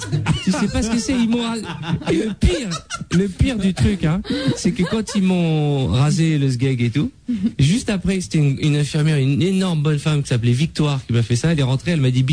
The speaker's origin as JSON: {"language": "French", "town": "Massy", "region": "Île-de-France", "country": "France", "tie": "born or raised there", "also_born_or_lived": "Morocco", "said": "Je suis né au Maroc, mais j'ai grandi à Massy-Palaiso et Anthony, c'est la même chose."}